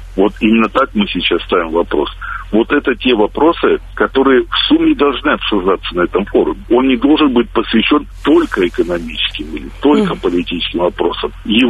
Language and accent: Russian; Russia; Я сам как русский, не знаю, азиат ли я, европеец ли я, южанин или северянин